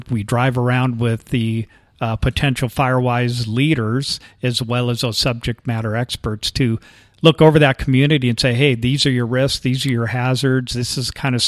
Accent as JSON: {"language": "English", "town": "San Diego", "region": "California", "country": "United States", "tie": "born or raised there", "said": "I grew up in San Diego, California, many years ago, and really just grew up there and always had an interest of living in a community outside of the city."}